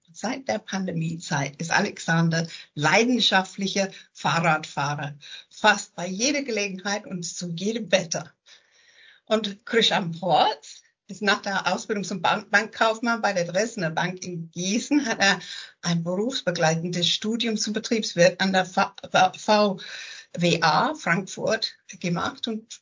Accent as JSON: {"language": "German", "region": "England", "country": "United Kingdom", "second_language": "German", "said": "Und ich als Engländerin muss sagen"}